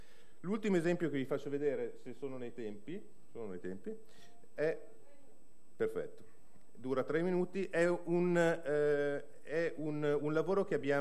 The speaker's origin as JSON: {"language": "Italian", "town": "Milan", "region": "Lombardy", "country": "Italy", "said": "Io vengo da Milano, si vede quanto viene utilizzato."}